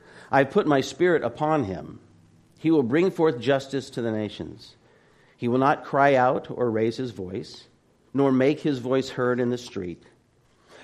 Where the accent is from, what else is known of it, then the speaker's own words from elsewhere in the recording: Phoenix, Arizona, United States; I grew up in Phoenix, and he's a huge Laker fan.